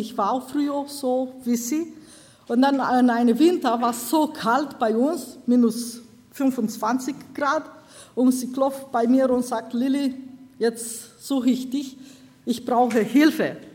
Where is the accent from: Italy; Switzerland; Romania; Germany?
Romania; German is a second language; Und bei uns in Rumänien darf es nur bis 18 Jahre in einem Kinderheim bleiben.